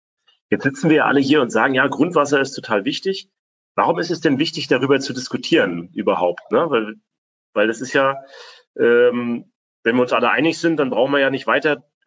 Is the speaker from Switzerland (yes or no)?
no; Rostock, Mecklenburg-Vorpommern, Germany; Unsere Heimatstadt Rostock oder meine Heimatstadt Rostock